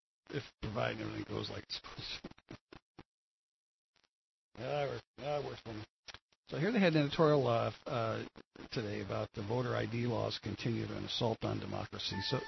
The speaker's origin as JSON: {"language": "English", "country": "United States", "said": "because I'm from the East and I like that product."}